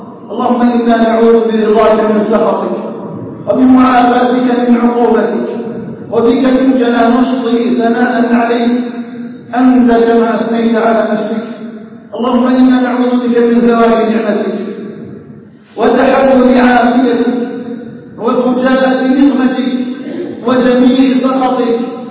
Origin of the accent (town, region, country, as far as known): Algeria